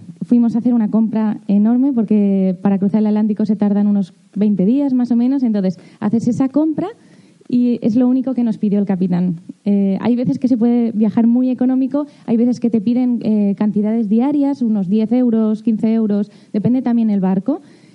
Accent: Castellón de la Plana, Valencian Community, Spain; estuve buscando en todos los conocidos, que soy de Castellón

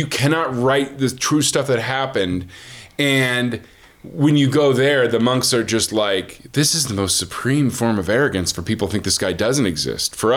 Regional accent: Vancouver, Washington, United States; also born or lived in Maryland / Alameda, California; And then I ended up in Vancouver, Washington, which is really interesting

